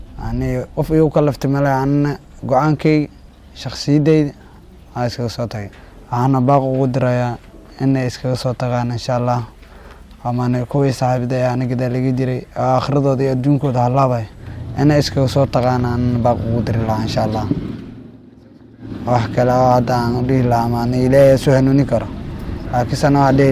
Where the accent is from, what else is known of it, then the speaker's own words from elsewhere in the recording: Mogadishu, Banaadir, Somalia; Waxaan ka imaaday dowladda Rada Muqdisho.